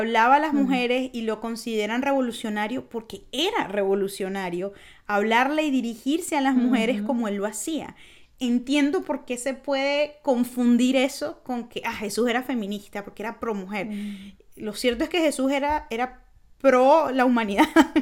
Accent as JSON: {"language": "Spanish", "country": "Venezuela", "said": "que pues vengo de Venezuela"}